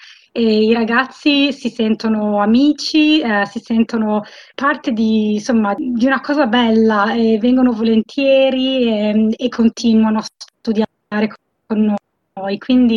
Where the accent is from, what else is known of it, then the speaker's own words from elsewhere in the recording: Modena, Emilia-Romagna, Italy; moved away as an adult; also born or lived in Sydney; now in Perth, Australia; Sono arrivata nel 2004, io sono di Modena, e sono arrivata qui con il mio compagno e abbiamo vissuto a Sydney in New South Wales per 12 anni e poi ci siamo trasferiti nel 2016 a Perth, in Western Australia.